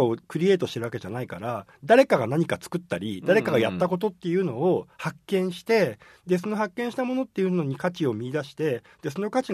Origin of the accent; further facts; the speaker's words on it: Nagoya, Aichi, Japan; 高校まで僕地元愛知県名古屋なんですけど、名古屋に高校生までいて